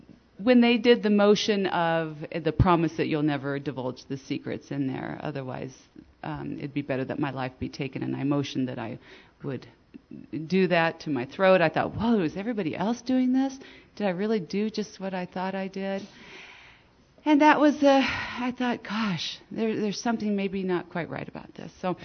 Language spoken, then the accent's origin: English; Mercer Island, Washington, United States; also born or lived in Florida / Newfoundland; I was born in Florida, good military family, and traveled to Newfoundland, and then we ended up on Mercer Island, Washington, just outside of Seattle.